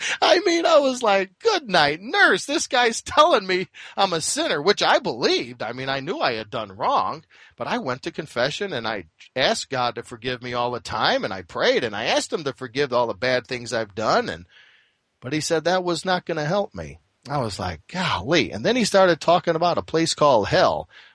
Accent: Chicago, Illinois, United States; As I was a young boy, I was raised in Chicago in a Roman Catholic family, a very strict Roman Catholic family

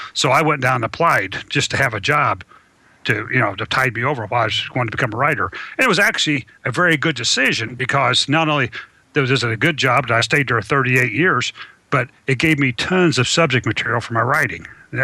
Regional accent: Indianapolis, Indiana, United States; Yeah, well, I grew up in Indianapolis, and kind of a rough side of Indianapolis called Brightwood, and I had grew up with 7 brothers and 3 sisters

